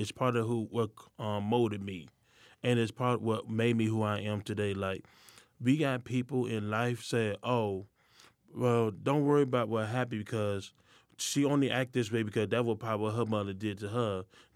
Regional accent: Chicago, Illinois, United States; I'm 34 years old. I grew up in Chicago, Illinois, born and raised.

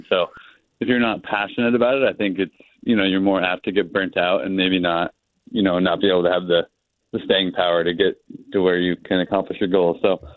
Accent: Bethel, Maine, United States; Yeah, so I grew up in Bethel, and actually prior to skiing, my whole family and myself included were super into motocross racing

